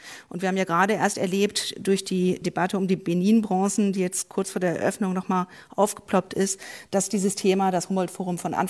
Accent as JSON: {"language": "German", "region": "Berlin", "country": "Germany"}